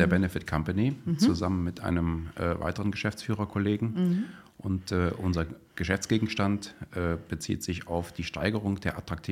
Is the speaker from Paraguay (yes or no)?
no; Mönchengladbach, North Rhine-Westphalia, Germany; born there; weil meine Wurzeln sind in NRW. Ja. Ich bin in Mönchengladbach geboren, habe in Düsseldorf studiert